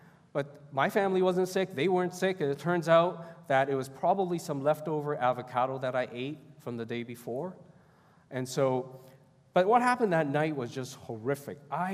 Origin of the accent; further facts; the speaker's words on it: Hong Kong; I grew up in Hong Kong, you couldn't drink tap water.